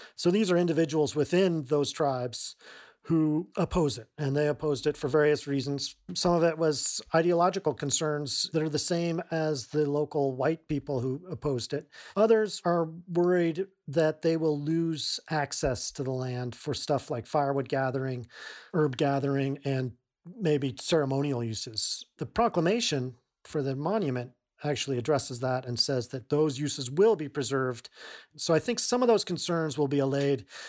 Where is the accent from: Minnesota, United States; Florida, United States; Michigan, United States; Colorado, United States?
Colorado, United States; Durango; I grew up in Durango, Colorado, which is not far, a couple hours drive from the Bears Ears.